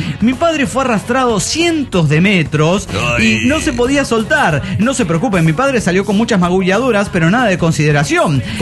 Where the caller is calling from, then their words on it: Zapopan, Jalisco, Mexico; de Zapopan, Jalisco.